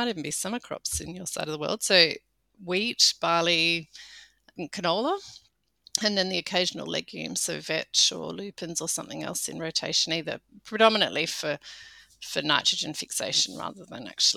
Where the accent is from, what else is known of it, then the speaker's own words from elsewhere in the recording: Sydney, New South Wales, Australia; I grew up in Sydney. So that's, Australia's biggest city. We were in the suburban outskirts of that.